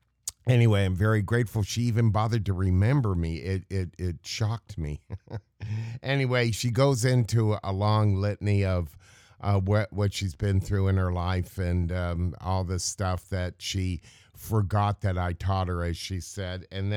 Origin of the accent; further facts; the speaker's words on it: Santa Barbara, California, United States; I grew up in Santa Barbara in a way. That was my big opening as a minister. And not only that, but my teenage years were all there.